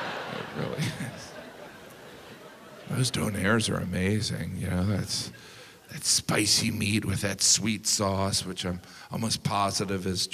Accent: United States; it was strange as an American to realize every other country on the planet was wrong.

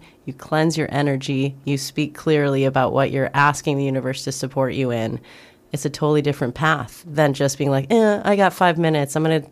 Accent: Midwest, United States; I'm from the Midwest, yo.

